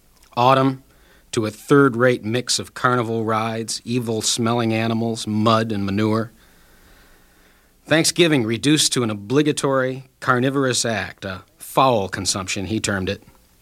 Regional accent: Gloversville, New York, United States; I grew up in upstate New York, as you might imagine, in a small town called Gloversville that was famous for all sorts of leather goods, particularly gloves.

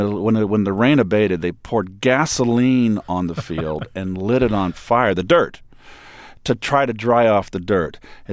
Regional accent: California, United States; a dream of a young boy growing up in Northern California to be the next Mickey Mantle

